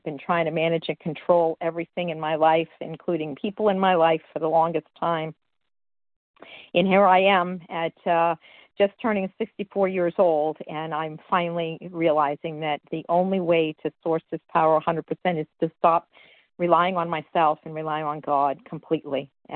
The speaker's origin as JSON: {"language": "English", "region": "New Hampshire", "country": "United States", "said": "I'm from New Hampshire."}